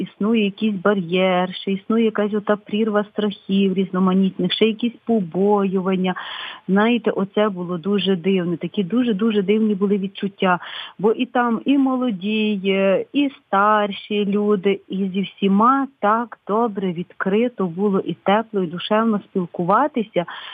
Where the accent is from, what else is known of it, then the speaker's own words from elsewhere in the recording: Lviv, Lviv Oblast, Ukraine; бо я зі Львова, бо я говорю українською мовою